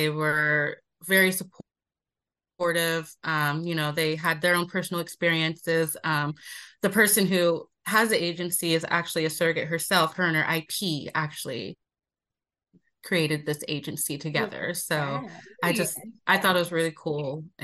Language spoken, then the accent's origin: English; California, United States; I'm from California, and I'm a 2-time surrogate.